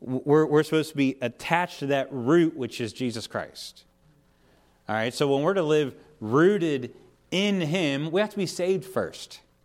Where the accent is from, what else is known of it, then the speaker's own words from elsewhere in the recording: Pennsylvania, United States; I grew up in Western Pennsylvania and lots of trees.